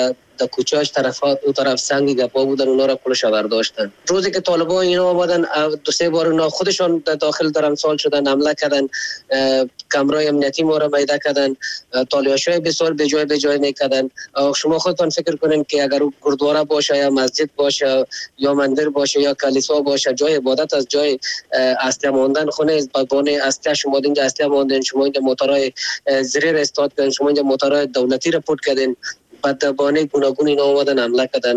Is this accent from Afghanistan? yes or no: yes; Afghanistan; ما خو افغان هستیم،